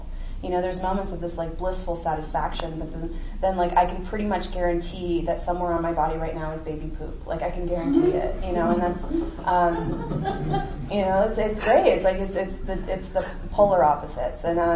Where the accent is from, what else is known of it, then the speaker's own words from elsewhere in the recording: Tucson, Arizona, United States; I'm from Tucson, Arizona.